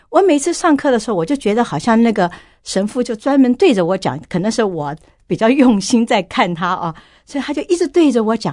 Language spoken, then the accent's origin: Chinese; Taiwan; also born or lived in Nanjing; now in New York, United States; 我是出生在南京，1岁的时候来到台湾的。